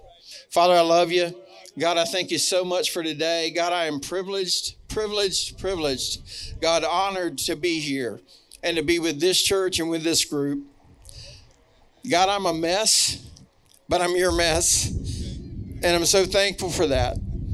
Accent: Florida, United States; also born or lived in Selma; now in Alabama, United States; I was born here in Selma, Alabama. I was raised in Florida, live on the same dirt that I've lived on since I was 7 years old right now.

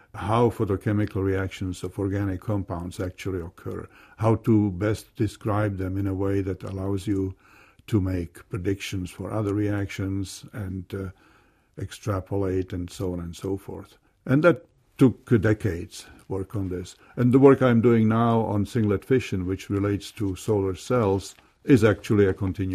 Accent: Prague, Czechia; English is a second language; And he noticed that I speak with an accent, and he asked, where are you from? And I said, from Prague.

